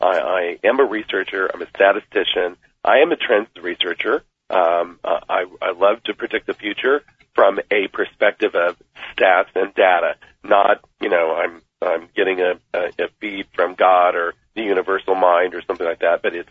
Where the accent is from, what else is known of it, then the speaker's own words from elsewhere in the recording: United States; born there; I was born in the United States. I'm a U.S. citizen.